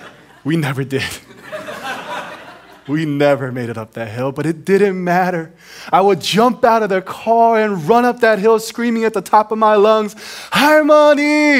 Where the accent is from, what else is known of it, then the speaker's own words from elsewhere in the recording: South Korea; As a kid growing up in Korea, I would go visit my grandparents on my father's side every Lunar New Year.